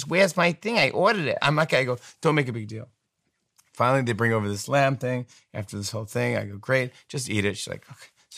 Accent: Saugerties, New York, United States; born or raised there; now in Manhattan, United States

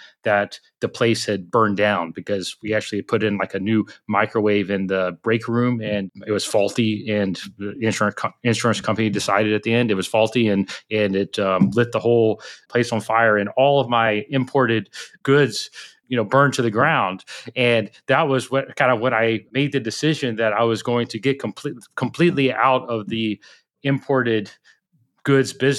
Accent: Talladega, Alabama, United States; So I grew up in Talladega, Alabama, and you know, Alabama was really driven by textiles

